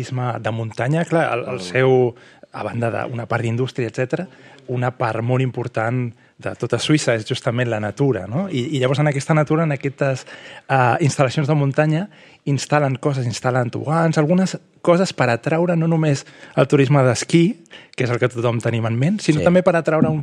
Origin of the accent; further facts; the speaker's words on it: Tarragona, Catalonia, Spain; jo soc de Tarragona. Hem de reivindicar Tarragona perquè realment és un lloc meravellós.